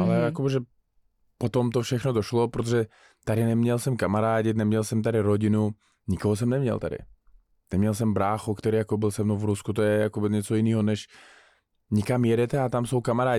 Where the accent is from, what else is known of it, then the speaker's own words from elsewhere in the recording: Uzbekistan; Czech is a second language; moved away as an adult; Protože v Uzbekistánu nešlo vydělat ty peníze, které potřeboval táta za nemocnici zaplatit. Na nějaké léky u nás nejsou jakoby zdravotní, musíš platit všechno.